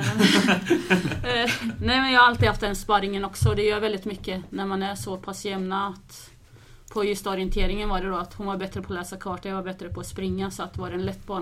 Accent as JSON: {"language": "Swedish", "town": "Vimmerby", "region": "Kalmar County", "country": "Sweden", "tie": "born or raised there", "also_born_or_lived": "Ramnes", "said": "En liten byhåla. Så att, men ja, började spela innebandy i Vimmerby, nere i Småland."}